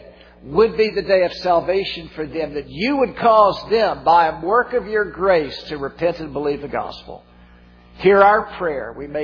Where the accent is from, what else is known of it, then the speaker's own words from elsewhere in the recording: the South, United States; accent: Southern; You can't understand me through my southern accent, can't you?